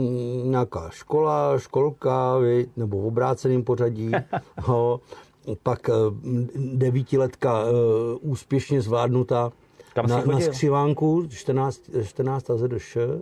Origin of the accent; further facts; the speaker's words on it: Ústí nad Labem, Ústí nad Labem Region, Czechia; Já jsem rozený v Ústí, jako rozdělený Ústečák, a můj táta … byl rozený v 28. na Střekově, kousek od Činohry, jako rodilej Ústečák, český menšinový chlapeček